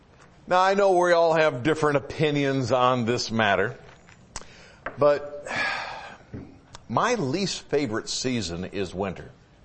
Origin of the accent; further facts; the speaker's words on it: Michigan, United States; moved away; I grew up in Michigan. I've been here for over half my life, but I grew up in Michigan.